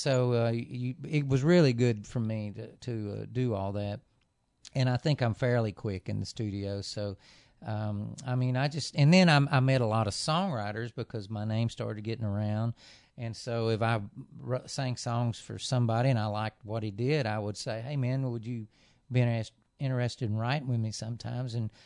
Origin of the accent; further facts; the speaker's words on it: Texas, United States; I told him I'm from Texas.